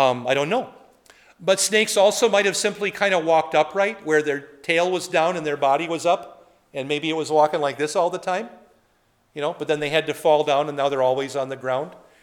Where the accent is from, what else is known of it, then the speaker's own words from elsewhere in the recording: Poynette, Wisconsin, United States; Back in my hometown of Poinette, they also herd buffalo in small numbers.